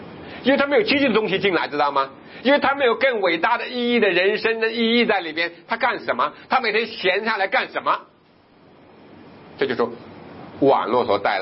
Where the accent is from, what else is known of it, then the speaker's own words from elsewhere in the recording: China; 好，现在我们中国人冲到第二个层次，叫生活层次。